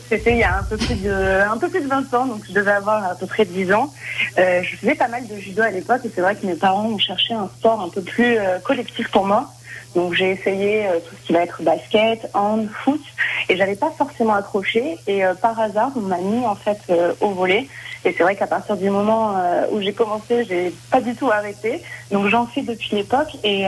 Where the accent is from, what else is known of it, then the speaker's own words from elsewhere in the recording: Nice, Provence-Alpes-Côte d'Azur, France; avant d'arriver dans les Landes, moi, je venais de Nice